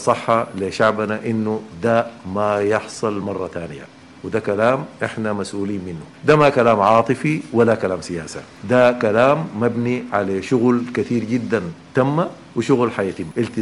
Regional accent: Sudan; نحن كمواطنين سودانيين

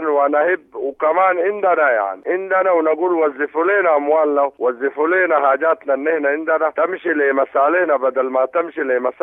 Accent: Red Sea, Sudan; نحن سودانيين وما نابع انه السودان يتطور والمينا تتطور، لكن نحن بنقول طوروا البشر معانا، طورونا نحن، عملوا لنا بديل معيشي عشان نقدر نعيش مع المجتمعات الموجوده في داخل ولايه البحر الاحمر.

